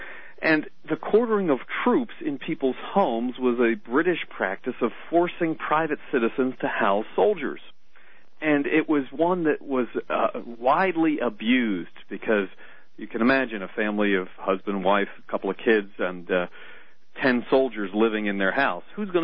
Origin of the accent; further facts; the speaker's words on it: Pennington, New Jersey, United States; And I grew up just outside of Pennington, New Jersey